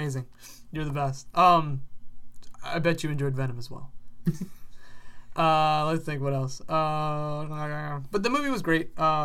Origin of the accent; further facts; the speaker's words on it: Queens, New York, United States; I'm from Queens, homie.